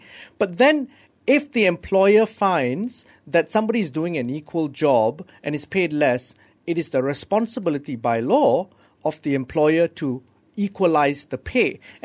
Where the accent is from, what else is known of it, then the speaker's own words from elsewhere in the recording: Johor, Malaysia; I'm from Johor.